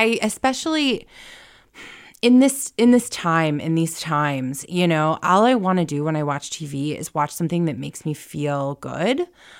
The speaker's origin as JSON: {"language": "English", "region": "the South", "country": "United States", "said": "And I'm from the South, and it's tough."}